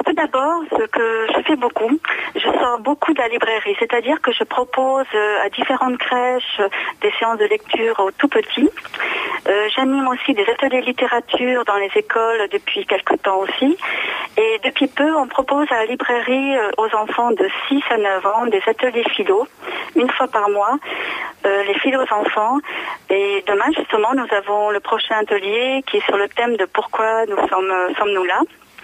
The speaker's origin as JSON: {"language": "French", "town": "La Garde", "region": "Provence-Alpes-Côte d'Azur", "country": "France", "tie": "born or raised there", "said": "j'ai vécu en région parisienne 27 ans et au bout de toutes ces années, j'ai eu envie de revenir à La Garde parce que j'ai grandi ici à La Garde."}